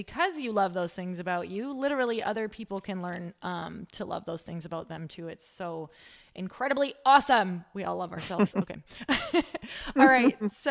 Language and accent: English; Midwest, United States; I come from the Midwest. So let me tell you, money, there's a whole lot of everything tied to it. So, living out in California is totally different.